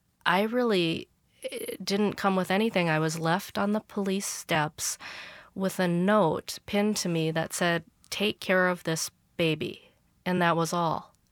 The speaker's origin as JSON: {"language": "English", "region": "Minnesota", "country": "United States", "tie": "born or raised there", "said": "I grew up in Minnesota. I was born in 1975, and so I grew up in a very Caucasian Midwestern suburb outside of Minneapolis"}